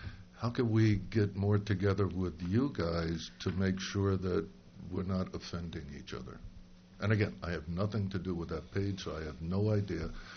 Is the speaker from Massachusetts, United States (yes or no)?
no; New Egypt, New Jersey, United States; And I grew up in New Egypt, so I was a hunter at one point in time.